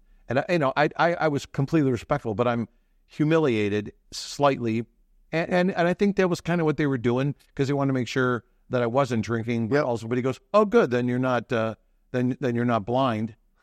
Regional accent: Westland, Michigan, United States; When I was a kid, growing up in Westland, Michigan

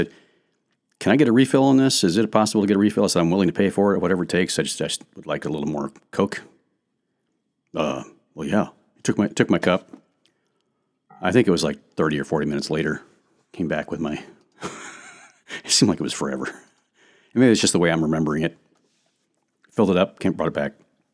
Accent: United States; because I'm American, I expect to have ice in my soda pop.

